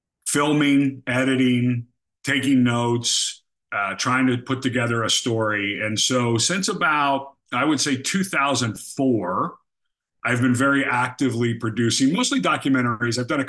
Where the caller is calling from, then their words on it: Long Beach, California, United States; Long Beach, California. Oh, yeah.